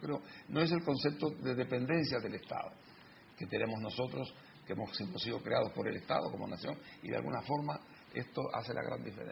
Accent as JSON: {"language": "Spanish", "country": "Uruguay", "said": "Nosotros, como uruguayos, esperamos, sí, que haya una mayor decisión de flexibilizar el Mercosur y mirar al Mercosur."}